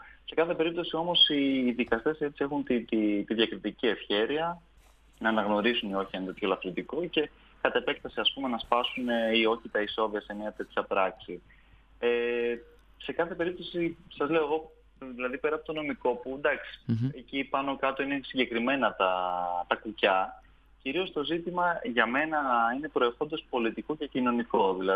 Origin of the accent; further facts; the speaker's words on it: Kallikrateia, Central Macedonia, Greece; Χαιρετίζω έτσι την όμορφη πόλη μας, μιας και εγώ είμαι από την Καλλικράτεια της Χαλκιδικής.